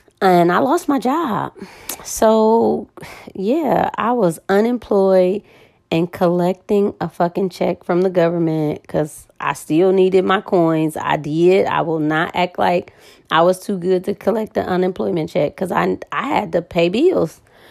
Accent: Cleveland, Ohio, United States; moved away as an adult; now in Charleston, United States; Born and raised in Cleveland, Ohio. I actually didn't leave Cleveland until 2010. I've been in Charleston since 2010.

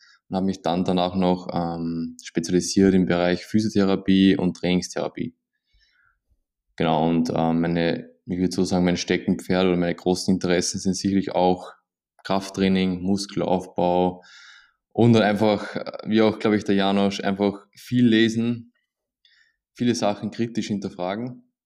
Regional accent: Austria; now in Emmenbrücke, Switzerland; Wie ihr wahrscheinlich hören könnt, bin aus Österreich und kein Schweizer.

